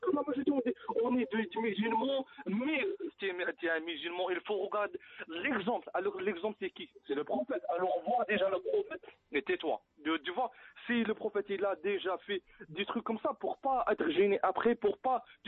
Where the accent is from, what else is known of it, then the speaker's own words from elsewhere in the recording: Algeria; On est des Algériens, on est des Arabes plutôt.